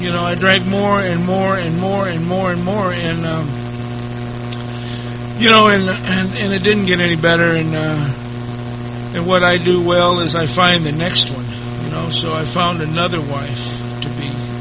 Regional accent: Los Angeles, California, United States; now in San Diego, United States; Because, you know, I grew up in Los Angeles. There was a lot of stress there. It was a tough place to live.

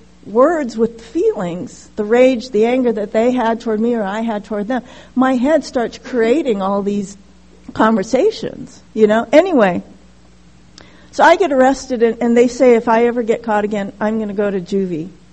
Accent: Hawaii, United States; In fact, growing up in Hawaii, or at least in my household, the Chinese household, there's no flinging frying pans or punching walls.

